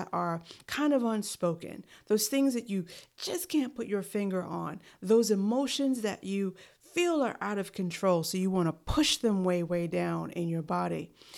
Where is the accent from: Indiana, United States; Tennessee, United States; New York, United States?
New York, United States; New York City; Well, I am from New York City